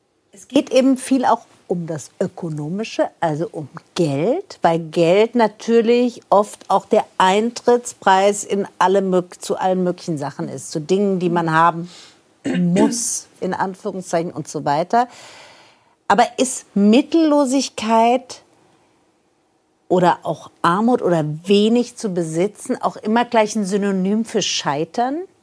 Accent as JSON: {"language": "German", "town": "Frankfurt", "region": "Hesse", "country": "Germany", "said": "Ich bin Frankfurterin"}